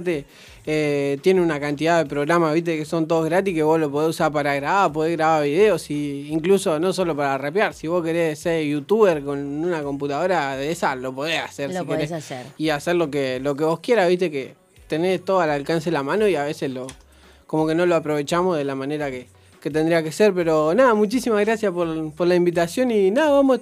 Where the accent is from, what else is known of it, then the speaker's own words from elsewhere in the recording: Macachín, La Pampa, Argentina; Y sí, yo soy de Macachín.